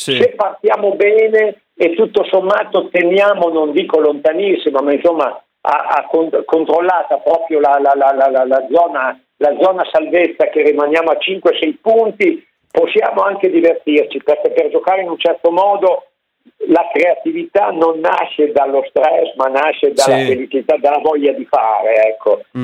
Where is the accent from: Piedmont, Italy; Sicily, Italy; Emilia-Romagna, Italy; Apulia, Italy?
Emilia-Romagna, Italy; Parma; sapendo che sono di Parma.